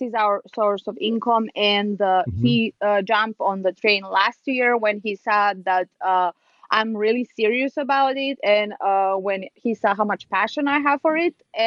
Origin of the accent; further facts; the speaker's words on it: Serbia; English is a second language; moved away as an adult; now in United States; It's because I was born and I grew up in Serbia, actually. And I came to the United States 8 years ago.